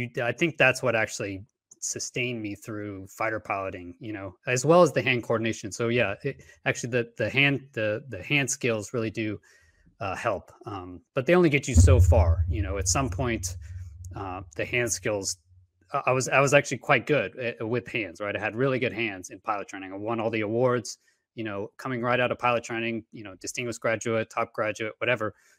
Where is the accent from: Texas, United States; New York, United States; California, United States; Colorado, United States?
Texas, United States; Houston; I grew up in Houston, Texas, actually, and I went to the Air Force Academy.